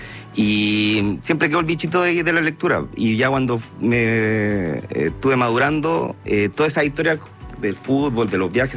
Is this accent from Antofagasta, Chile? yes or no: yes; Calama, Antofagasta, Chile; also born or lived in Santiago / Viña del Mar; No, yo nací en Santiago, pero me fui muy joven a Calama con mi familia. Ya. Mi papá lo trasladaron, entonces se dedicó a la minería. Y desde entonces, viviendo en Calama, Chuquicamata, y después a la universidad, yo me fui a Viña del Mar, porque ahí está la familia de mi papá.